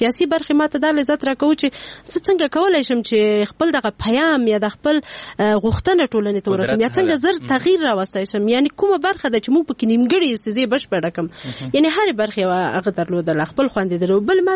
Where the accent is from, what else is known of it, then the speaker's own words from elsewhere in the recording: Paktia, Afghanistan; ما ته دا ټوله پکتیا خپل کور ښکارېږي. او باور وکړئ په نوم یې ویاړم چې زه پکتیاوالی یم.